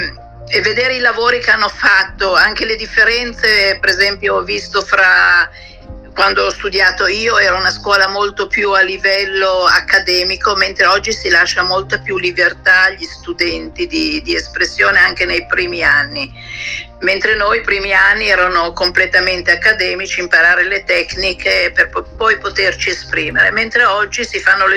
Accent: Milan, Lombardy, Italy; born there; io sono nata a Milano, ho studiato al liceo artistico

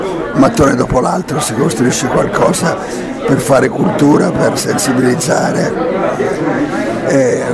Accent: Florence, Tuscany, Italy; sono molto contento anche come fiorentino

